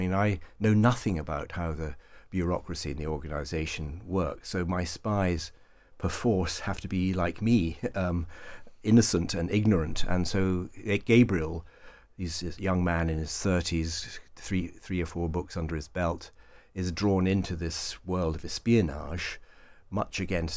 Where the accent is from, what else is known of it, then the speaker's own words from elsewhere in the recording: Ghana; born there; Yes, because I was born in Ghana